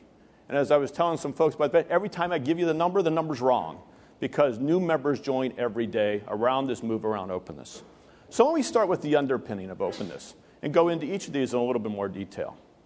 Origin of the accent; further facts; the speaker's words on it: Pennsylvania, United States; University of Pittsburgh Medical Center, near and dear to my hometown just outside of Pittsburgh.